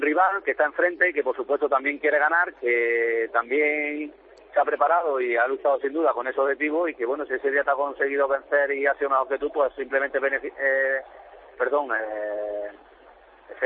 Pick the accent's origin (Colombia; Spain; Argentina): Spain; Guadix, Andalusia; crecí como persona a nivel personal allí en Guadix, y bueno, pues que allí en mi pueblo, donde pasé tanta hora y que, por supuesto, donde inicié toda mi trayectoria deportiva